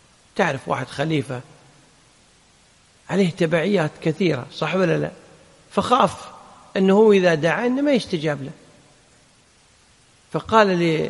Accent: Kuwait; حين الدولة عندنا في الكويت تأمر بصلاة الاستسقاء صح

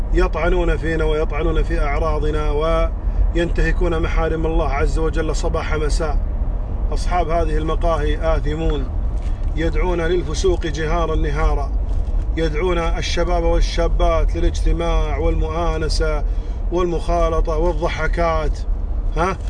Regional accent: Kuwait; عندنا في هذا البلد، في بلدنا الكويت.

